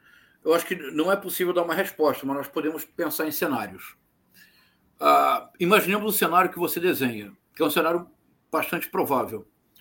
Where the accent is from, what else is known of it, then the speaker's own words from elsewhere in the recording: Rio de Janeiro, Brazil; E como eu sou do Rio de Janeiro, como nós somos do Rio de Janeiro